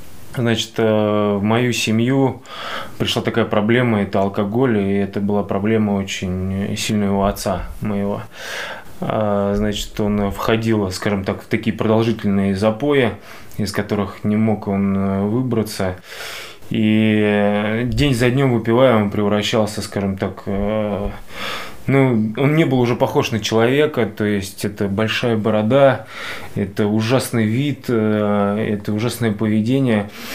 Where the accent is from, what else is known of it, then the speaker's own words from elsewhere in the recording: Dedovsk, Moscow Oblast, Russia; мне 31 год. Родился я в Подмосковье, в подмосковном городе Дедовске.